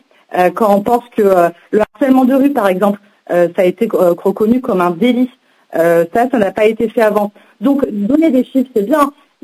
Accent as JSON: {"language": "French", "town": "Lormont", "region": "Nouvelle-Aquitaine", "country": "France", "said": "quand on vient de Lormont, c'est pas facile parfois de trouver un job ou trouver un stage ou être bien orienté."}